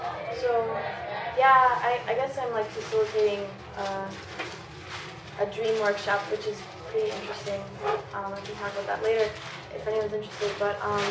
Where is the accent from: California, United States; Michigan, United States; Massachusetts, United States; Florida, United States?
Michigan, United States; I wanted to have one at like in my hometown up in Michigan, which is like a suburb of Detroit